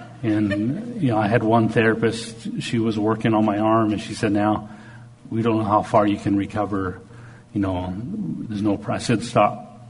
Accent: Canada; I'm kind of polite. I'm Canadian mostly

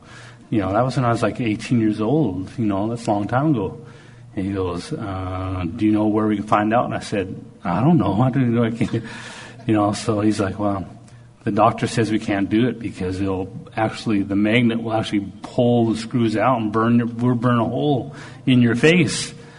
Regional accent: Canada; I'm kind of polite. I'm Canadian mostly

